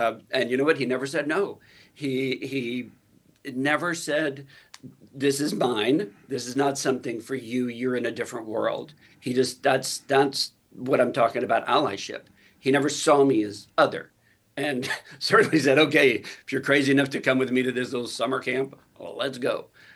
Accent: Lubbock, Texas, United States; born there; I was born in Lubbock, Texas. If you freeze the birth certificate in the final episode of Boots, that's Lubbock, Texas.

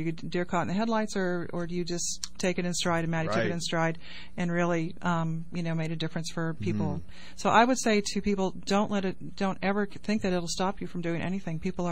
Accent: Ukiah, California, United States; I grew up in a small town. I grew up in Ukiah.

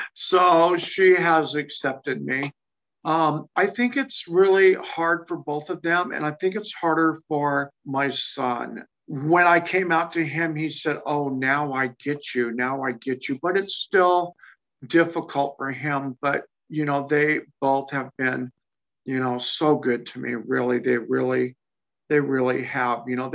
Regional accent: Spokane, Washington, United States; born there; So, you know, I was born in Spokane, Washington.

